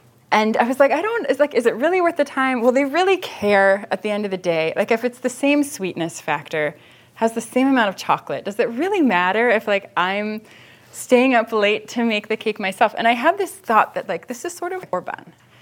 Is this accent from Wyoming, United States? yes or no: no; Baltimore, Maryland, United States; Yeah, so I grew up in Baltimore, in kind of two different parts of Baltimore at least.